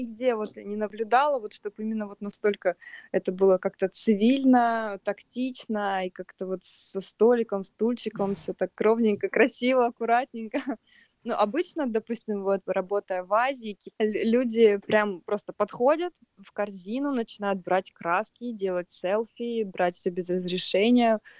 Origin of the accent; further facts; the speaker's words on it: Nizhnevartovsk, Khanty-Mansi Autonomous Okrug, Russia; Я из Нижневартовска. Это маленький сибирский городок, может быть, кто знает из слушателей. У нас там качают нефть. Моя семья — это обычная абсолютно семья. Мама — учительница, папа был плотником.